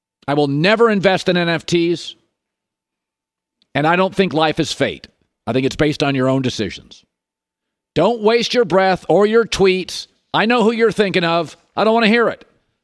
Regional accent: Seattle, Washington, United States; That's who I grew up with in Seattle in the 70s.

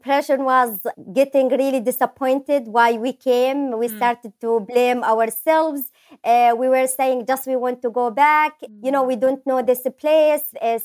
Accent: Syria; also born or lived in Jordan; now in United Kingdom; I am from Syria. So I had to flee my homeland in 2013. And I lived in refugee camps for 3 years in Jordan. And I'm currently living and studying in the United Kingdom.

